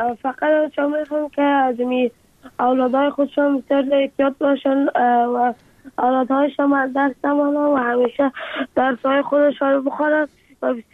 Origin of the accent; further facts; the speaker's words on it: Afghanistan; افغانستان و وطن خودم را بسازم.